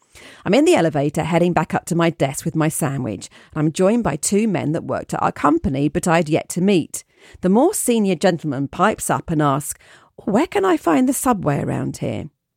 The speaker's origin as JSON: {"language": "English", "town": "Toronto", "region": "Ontario", "country": "Canada", "also_born_or_lived": "New York", "said": "I'm from Toronto and currently live here, but in my 20s, I moved to New York."}